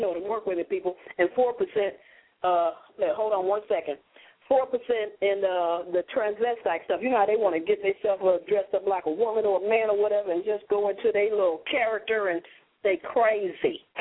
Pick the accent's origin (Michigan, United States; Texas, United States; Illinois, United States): Illinois, United States; Chicago; You know, I'm from Chicago. That's one of the words.